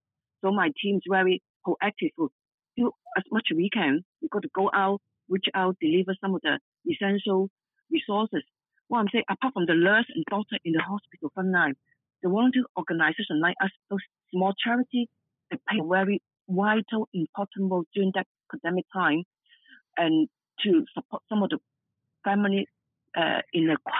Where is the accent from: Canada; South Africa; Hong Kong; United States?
Hong Kong; English is a second language; Yes, I'm originally from Hong Kong. I was raised in a single parent family.